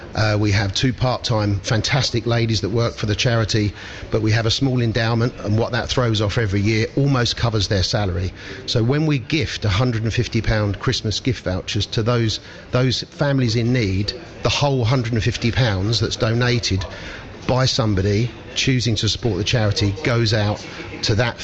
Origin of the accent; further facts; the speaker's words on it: Stevenage, East of England, United Kingdom; Well, it's my hometown.